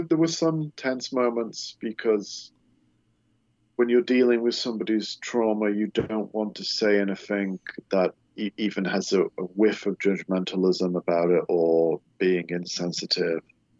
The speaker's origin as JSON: {"language": "English", "region": "England", "country": "United Kingdom", "said": "So, I mean, and maybe we had that kind of connection because being English, I am a little bit stiff and awkward around people"}